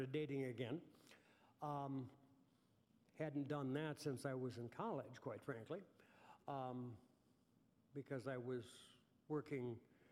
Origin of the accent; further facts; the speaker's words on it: Roseau, Minnesota, United States; I am, first of all, a Minnesota farm boy, and that will never change. I grew up in Roseau, Minnesota